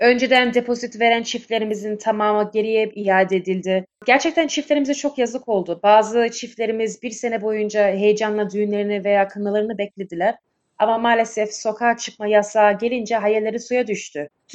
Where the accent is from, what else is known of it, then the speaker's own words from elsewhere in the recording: Dallas, Victoria, Australia; Avustralya'da doğdum işte. Dallas'ta ya da daha çok bilinen başka adıyla Bramaros tarafında büyüdüm.